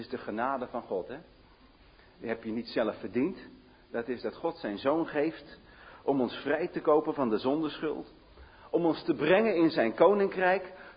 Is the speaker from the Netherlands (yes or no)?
yes; The Hague, South Holland, Netherlands; ik ben zelf een Hagenees. Ik ben geboren in de Jacob van de Doestraat, ik weet niet of je dat kent. En later, mijn jonge jeugd ligt in de Kalkoenstraat, achter de Torenstraat.